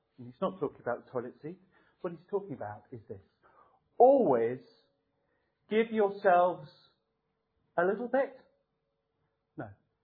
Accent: United Kingdom; This is, we can get, as British people, quite down in the mouth.

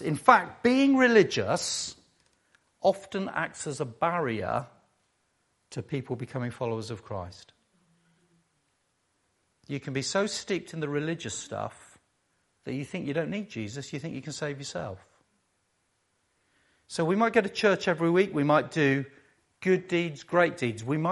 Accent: Cirencester, South West England, United Kingdom; Cirencester, absolutely. God's own town. I'm from Cirencester, if you didn't know.

